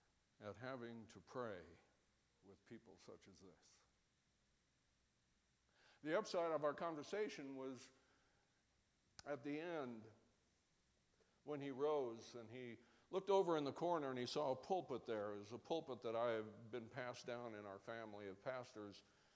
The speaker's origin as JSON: {"language": "English", "country": "Germany", "tie": "born or raised there", "said": "I grew up in Germany"}